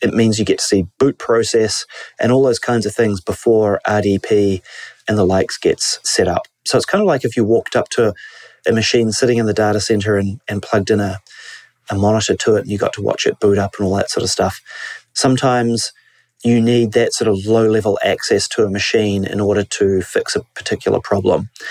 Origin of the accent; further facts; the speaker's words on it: New Zealand; He's an analyst from New Zealand, my home country.